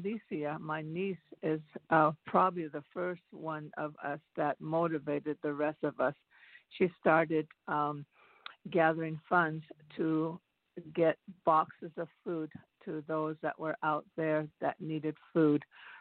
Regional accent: Arizona, United States; We were raised there. I was born on the Navajo Reservation between an area that's Page, Arizona.

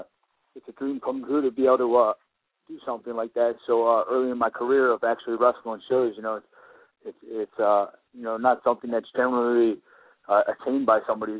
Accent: United States; And, you know, I'm this American guy, this young American guy coming up

